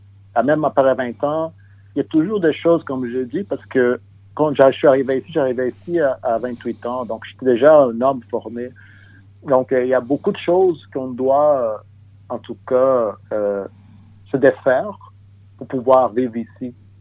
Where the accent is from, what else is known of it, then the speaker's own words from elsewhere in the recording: São Paulo, Brazil; moi je viens de São Paulo, donc auparavant, São Paulo, c'est une ville qui reçoit du monde, surtout du Brésil entier, mais aussi de l'extérieur. Donc, c'est très cosmopolite. Et moi, je suis né là-bas.